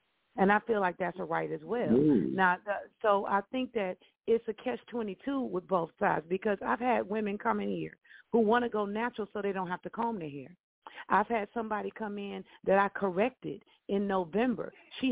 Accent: Tuskegee, Alabama, United States; I feel a couple of ways about that because I'm from Alabama. And when I grew up, my mother, I'm from Tuskegee

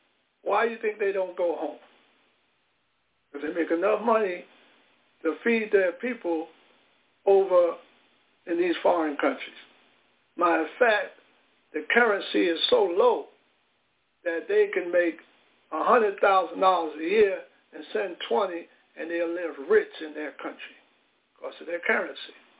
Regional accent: United States; we created our own culture, and we're American, whether we like it or not.

